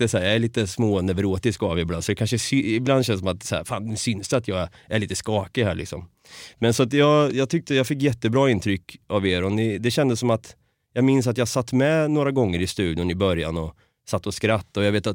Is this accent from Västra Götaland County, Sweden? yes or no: no; Norrköping, Östergötland, Sweden; Tänk att jag kommer från Norrköping. Det kanske inte hörs, jag vet inte om det hörs.